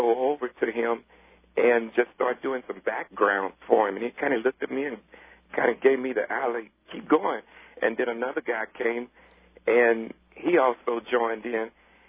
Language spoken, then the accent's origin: English; San Antonio, Texas, United States; We're from here in San Antonio, Texas, born and raised.